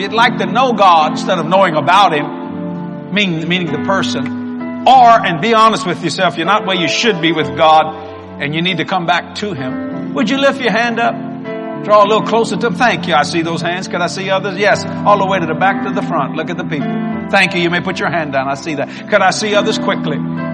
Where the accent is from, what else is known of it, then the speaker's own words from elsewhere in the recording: Louisiana, United States; I'm a Cajun. I'm proud of my heritage.